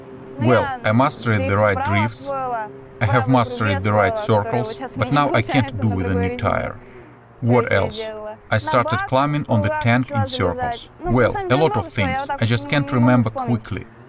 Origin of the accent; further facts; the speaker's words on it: Saint Petersburg, Russia; I am 24 years old. I am from St. Petersburg